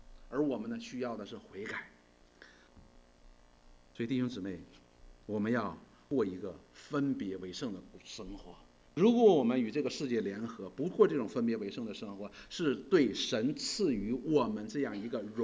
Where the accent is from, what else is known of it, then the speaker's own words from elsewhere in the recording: China; 我们中国人讲吗？良药苦口利于病，忠言逆耳利于行。